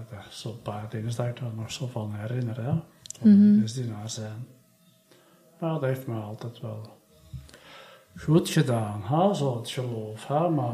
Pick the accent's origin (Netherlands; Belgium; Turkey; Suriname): Belgium; Halen, Flanders; also born or lived in Tongeren; Ik ben niet in Halen geboren, maar daar heb ik dan gewoond. Ik ben in Tongeren geboren. Maar dan vanuit Halen ben ik vertrokken naar Hasselt. Van Hasselt naar Tongeren.